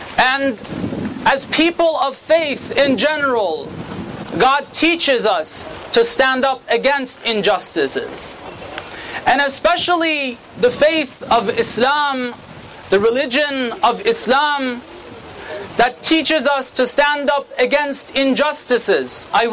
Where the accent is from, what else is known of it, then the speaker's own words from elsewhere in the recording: United States; not because just I'm a Muslim, not because just that I am a human being, but because I'm an American.